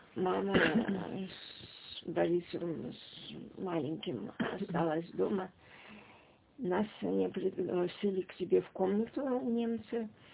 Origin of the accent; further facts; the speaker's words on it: Lyuban, Leningrad Oblast, Russia; also born or lived in Olkhovka; 1932. Родилась я в деревне Ольховка, но там почти не жили, сразу в Любань переехали.